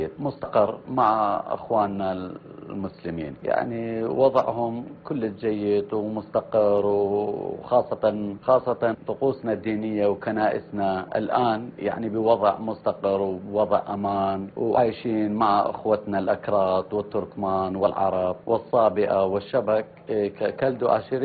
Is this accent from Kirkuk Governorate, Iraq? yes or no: yes; Kirkuk, Kirkuk Governorate, Iraq; لأن عايشين بالمدينة فترة قديمة، يعني نحن أبناء كركوك عايشين هاي مع أخوتنا التركمان والأكراد والعرب، عايشين مع أخوتنا بسلام.